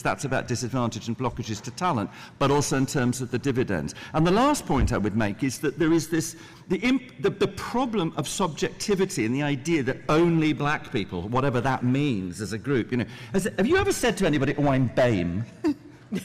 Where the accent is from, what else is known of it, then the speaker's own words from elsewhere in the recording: United Kingdom; he's Nigerian, and I'm British, and he's African, and I'm European